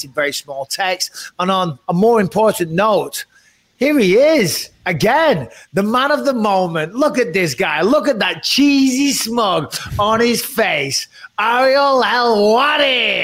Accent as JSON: {"language": "English", "region": "England", "country": "United Kingdom", "tie": "born or raised there", "also_born_or_lived": "Cyprus", "lives_now": "United States", "said": "My mother's Irish. I was raised in England. I live in America. I was born in Cyprus."}